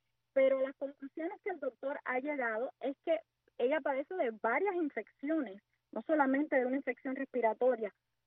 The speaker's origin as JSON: {"language": "Spanish", "town": "Banes", "region": "Holguín", "country": "Cuba", "tie": "born there", "said": "yo nací en el pueblo llamado Vanes, está en la provincia de Holguín."}